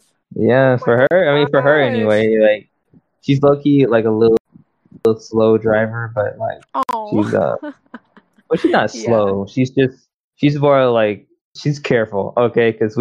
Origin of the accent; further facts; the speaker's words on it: The Colony, Texas, United States; also born or lived in Mesquite; was raised in the colony, which is like literally small ass city. But yeah, it's Texas is great, you know. DFW, you know.